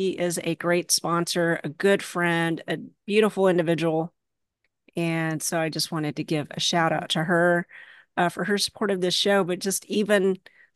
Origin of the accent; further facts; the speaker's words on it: Kentucky, United States; And I eventually lost my accent. And sometimes I really hate that because I love Southeastern Kentucky. I do. And I feel like I lost a little part of me.